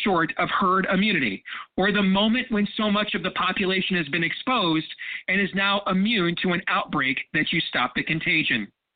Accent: Iowa, United States; the case fatality rate in my home state is only 0.06%. And again, that is not 0.06% of Iowans, but 0.06% of Iowans who have had the virus.

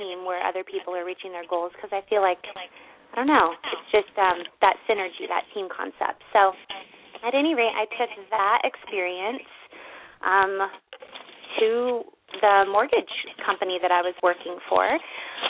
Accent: Ohio, United States; moved away as an adult; also born or lived in California; now in Maui, United States; And I am originally from Ohio, and which is why Maui is so amazing.

